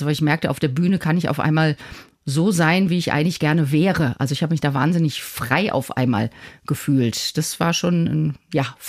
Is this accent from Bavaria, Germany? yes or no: yes; Nuremberg, Bavaria, Germany; also born or lived in Oberhausen; Also ich bin seit meinem 8. Lebensjahr in Nürnberg in der Südstadt sozialisiert worden. Also ich bin total zweisprachig aufgewachsen. Also ich habe Fränkisch und Hochdeutsch, sagen wir mal so.